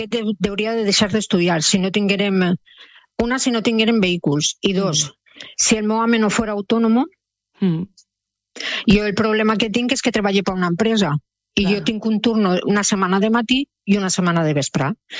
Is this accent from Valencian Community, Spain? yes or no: yes; Pego, Valencian Community, Spain; xiques del meu poble, jo sóc de Pego